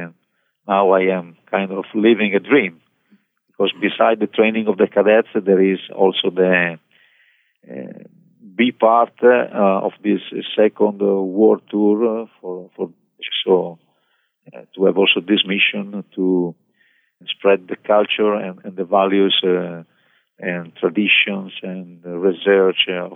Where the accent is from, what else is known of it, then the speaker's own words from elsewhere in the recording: Sardinia, Italy; In Italy, I'm from Sardinia, from an island, so I had already some experience on a ferry, but just for a few hours.